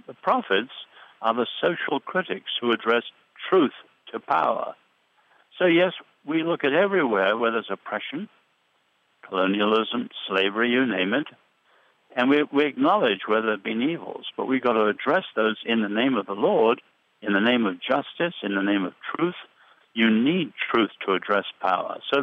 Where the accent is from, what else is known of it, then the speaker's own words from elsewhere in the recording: England, United Kingdom; I'm English.